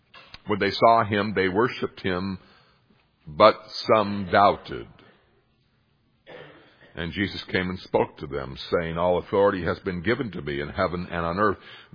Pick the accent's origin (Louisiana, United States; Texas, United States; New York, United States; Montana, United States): Montana, United States; And, you know, growing up in Montana, you could drive out through eastern Montana and you had Malmstrom Air Force Base and you had 300 plus missile sites